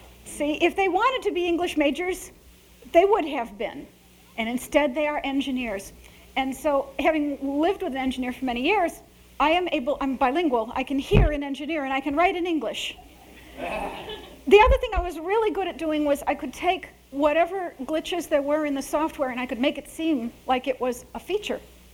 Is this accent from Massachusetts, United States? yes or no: no; Chicago, Illinois, United States; And as an Italian Catholic growing up in Chicago, I had been under the impression that Columbus was a hero.